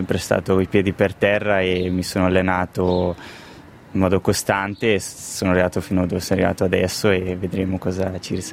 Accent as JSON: {"language": "Italian", "town": "Poschiavo", "region": "Graubünden", "country": "Switzerland", "tie": "born or raised there", "also_born_or_lived": "Samedan / St. Gallen", "said": "sono nato e cresciuto a Poschiavo. Dopo aver frequentato le scuole obbligatorie a Poschiavo, mi sono trasferito a Samaden, dove ho fatto il liceo. Poi ho proseguito a San Gallo"}